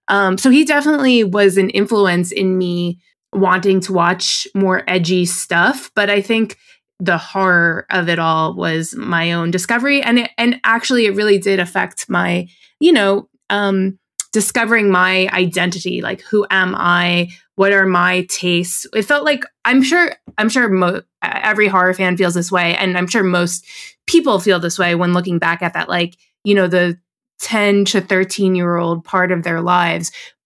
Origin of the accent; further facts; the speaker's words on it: Parsippany, New Jersey, United States; I grew up in New Jersey, in like suburbia, New Jersey.